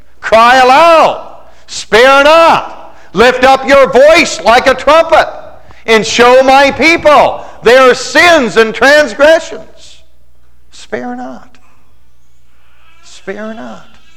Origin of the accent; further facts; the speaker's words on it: Terre Haute, Indiana, United States; Well, in my hometown, Terre Haute, Indiana, it was right at 6th and Chestnut.